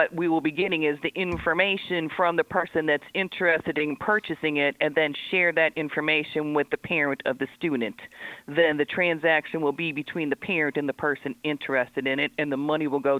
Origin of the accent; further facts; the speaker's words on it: Lorain, Ohio, United States; like it was when I grew up in Lorraine